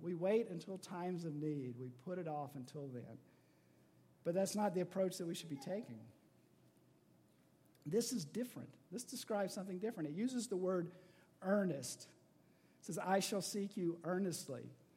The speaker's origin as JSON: {"language": "English", "region": "Georgia", "country": "United States", "tie": "born or raised there", "said": "But you know, we North Georgia folks, we grew up in the Chattahoochee National Forest."}